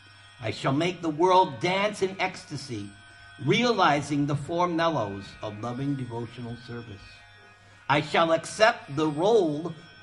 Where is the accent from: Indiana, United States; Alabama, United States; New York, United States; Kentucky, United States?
New York, United States; I know, I'm from New York. It smells like hell.